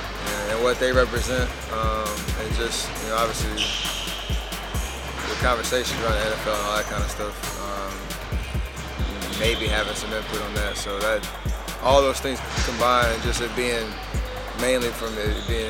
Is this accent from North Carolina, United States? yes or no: yes; Charlotte, North Carolina, United States; a part of something that represents Charlotte so well, my hometown.